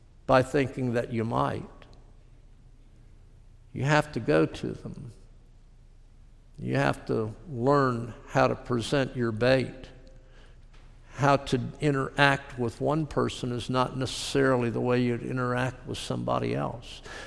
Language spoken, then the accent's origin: English; Florida, United States; Growing up in South Florida, I hung out at Ivan Skinner's home.